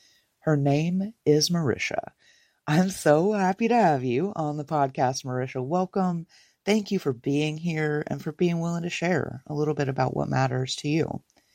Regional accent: Kentucky, United States; It's no secret that I'm originally from Kentucky. So we were neighbors, I guess, growing up and didn't know it.

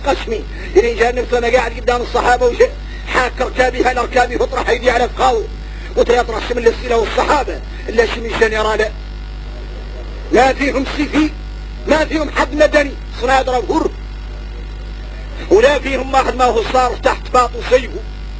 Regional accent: Mauritania; احنا موريتاني

